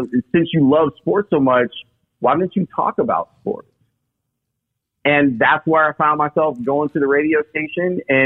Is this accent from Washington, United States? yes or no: no; Chicago, Illinois, United States; So I grew up on the South Side in the Roseland area. And then my neighborhood back in the late 80s, kind of dangerous. And my parents had decided that they were going to move.